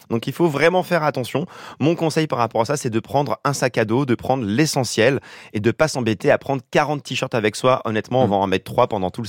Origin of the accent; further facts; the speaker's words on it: Auvergne-Rhône-Alpes, France; now in Paris, France; j'habite à Paris, malheureusement, très aventure. Mais à une époque, j'habitais en Auvergne, j'ai grandi en Auvergne, j'avais un grand jardin.